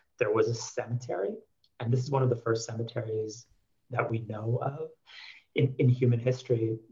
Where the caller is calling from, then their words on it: Jerusalem, Jerusalem District, Israel; I'm speaking from Jerusalem.